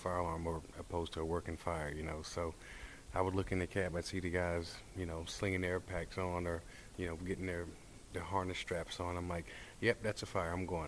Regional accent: Ashland, Virginia, United States; Ashland, Virginia. It's in Hanover County, Virginia, and I joined the Ashland Volunteer Fire Department at 13.

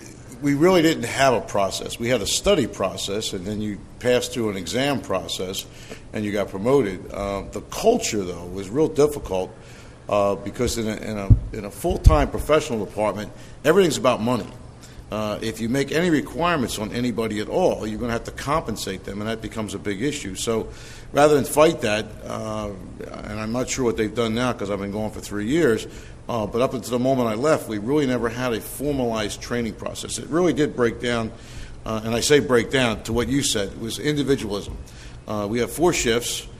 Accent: Washington, District of Columbia, United States; I grew up in Washington, D.C., so I always felt I had to do something different.

